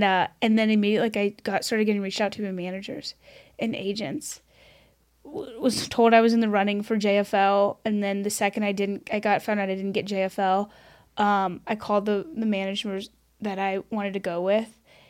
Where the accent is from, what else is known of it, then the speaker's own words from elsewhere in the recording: the South, United States; I'm from the South. My parents are cousins.